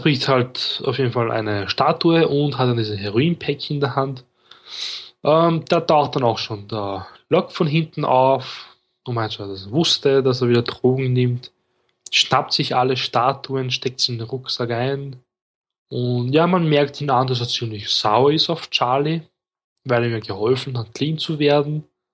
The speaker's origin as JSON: {"language": "German", "country": "Austria", "said": "Ja, ich bin Österreicher, Kinder, also muss ich mehr sagen."}